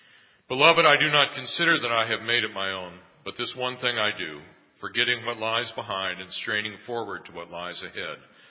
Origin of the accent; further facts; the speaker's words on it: Seattle, Washington, United States; Like, and I'm from Seattle, and it doesn't rain there.